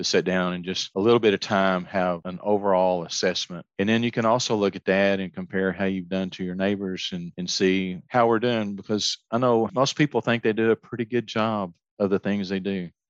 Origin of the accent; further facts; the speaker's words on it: Texas, United States; now in Arkansas, United States; When I think of where I grew up in Texas, they have a different set of limiting factors.